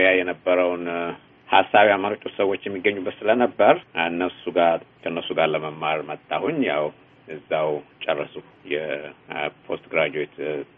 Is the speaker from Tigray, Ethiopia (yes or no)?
no; Debre Berhan, Amhara, Ethiopia; born there; የተወለድኩት በደብረ ብርሃን ከተማ አካባቢ ነው።